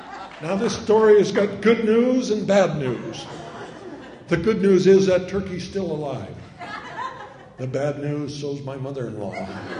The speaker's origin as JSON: {"language": "English", "region": "Montana", "country": "United States", "said": "But remember, I came from Montana. I was a 300-pound football player"}